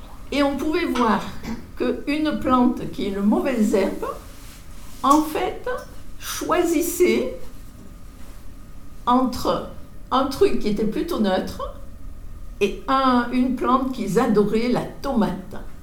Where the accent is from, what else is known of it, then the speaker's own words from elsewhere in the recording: France; Je m'excuse, je suis française, mais ça n'empêche pas.